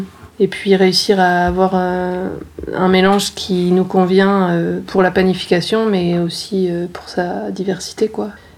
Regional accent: Honfleur, Normandy, France; born there; also born or lived in Brittany; now in Aveyron, France; Je suis née à Honfleur, en Normandie.

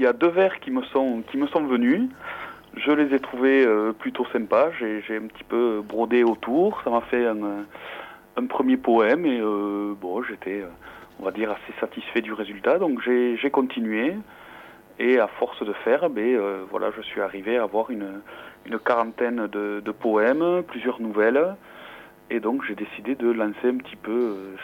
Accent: Olemps, Occitanie, France; now in Aubin, France; J'habite sur Aubin, donc je suis originaire de Olemps, à côté de Rodez.

